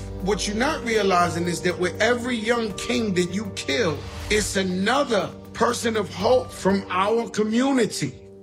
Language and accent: English; New York, United States; now in Miami, United States; I'm from New York, but my residence is Miami.